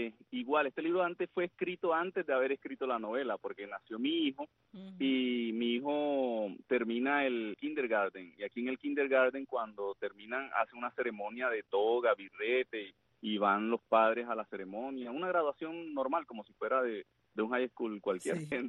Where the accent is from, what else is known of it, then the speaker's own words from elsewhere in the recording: Barranquilla, Atlántico, Colombia; now in Cuba; nací en Colombia, en la ciudad de Barranquilla. Vine hace 22 años y me ubiqué en la ciudad de Jayalía, o sea que tengo mitad corazón colombiano y mitad corazón de Cuba.